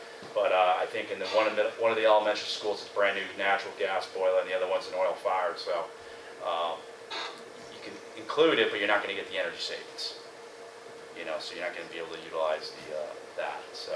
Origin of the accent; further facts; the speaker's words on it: Shelton, Connecticut, United States; I do a lot of work locally. I grew up in Shelton.